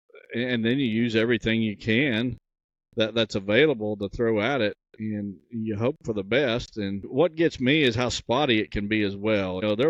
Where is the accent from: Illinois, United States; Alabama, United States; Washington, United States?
Illinois, United States; if it was legal in my home state of Illinois, I would be doing everything I could.